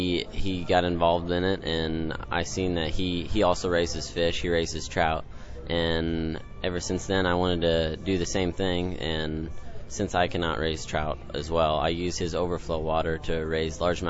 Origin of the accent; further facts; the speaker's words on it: Sutton, Nebraska, United States; I'm from the Sutton FFA chapter in Nebraska.